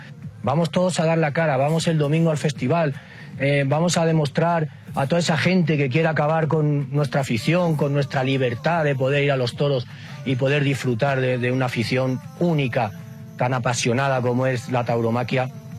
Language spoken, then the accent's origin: Spanish; Spain; now in Mexico; yo vengo desde España. O sea, yo vengo desde España y vengo a dar la cara aquí a México